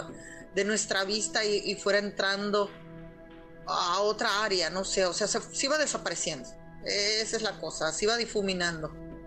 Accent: Guaymas, Sonora, Mexico; Soy de Guaymas, Sonora. Desde acá los saludo.

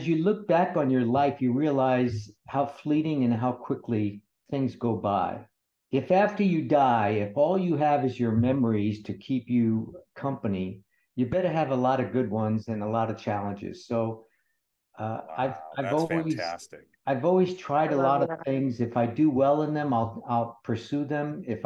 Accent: New York City, New York, United States; born there; also born or lived in Santa Barbara; I was born in New York City and eventually came out with my parents to California. My father's job brought him out here and we settled in Santa Barbara where I spent my second portion of my teenage years.

